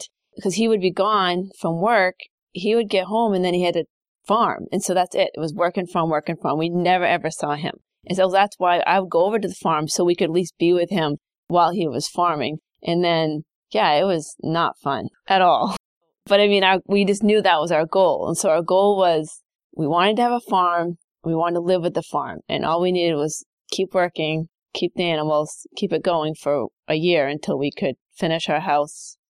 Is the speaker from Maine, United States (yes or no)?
yes; Maine, United States; moved away as an adult; also born or lived in Virginia / Colorado; So originally, I grew up in Maine. So I come from Maine. And I lived there until I was 20s, and then I went to grad school at Virginia Tech